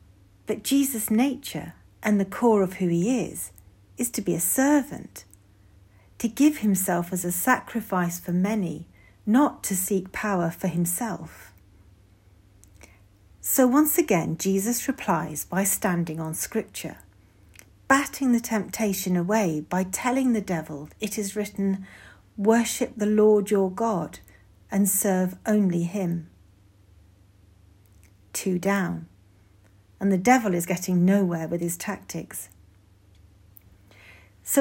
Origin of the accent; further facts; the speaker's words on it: England, United Kingdom; The macro level's pretty easy. I'm English, I'm a woman, I'm a Christian.